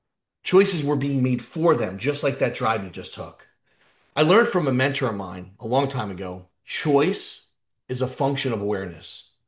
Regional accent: New York, United States; But I grew up in the New York area, and that's what I was going to do.

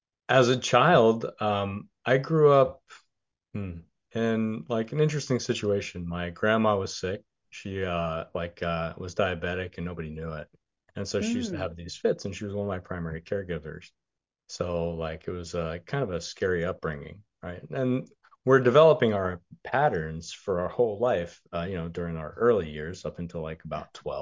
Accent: New York, United States; It's interesting too, because I came from New York

